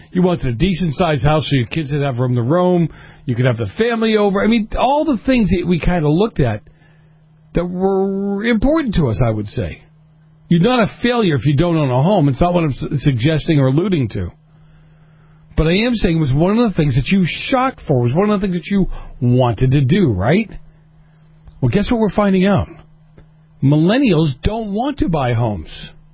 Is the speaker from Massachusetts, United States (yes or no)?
yes; Boston, Massachusetts, United States; I grew up in Boston, and I've got relatives in Albany.